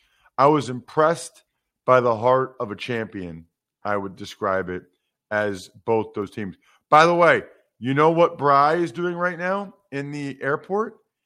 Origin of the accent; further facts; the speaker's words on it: Wyomissing, Pennsylvania, United States; Alex Anzalone, who I've known since he was 4 years old from my hometown of Wyomissing, Pennsylvania